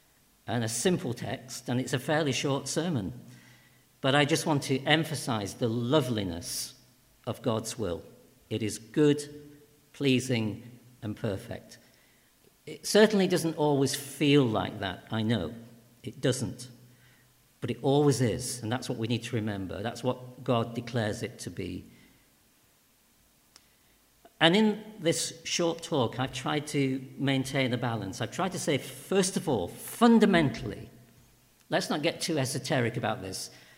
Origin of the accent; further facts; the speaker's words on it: Lancaster, North West England, United Kingdom; One of those dots was my hometown of Lancaster. And in that moment, a voice said internally, one day I will pastor a church in my home city.